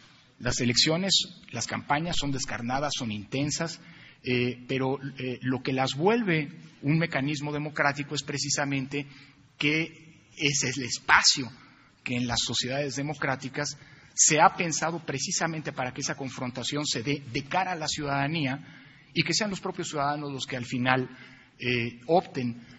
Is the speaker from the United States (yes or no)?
no; Mexico; hacernos sentirnos orgullosos como mexicanos